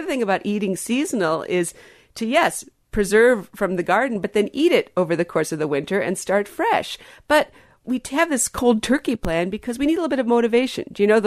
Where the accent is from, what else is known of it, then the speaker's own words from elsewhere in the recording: Wisconsin, United States; And of course, I'm from Wisconsin, so I got to get good cheese plugs in.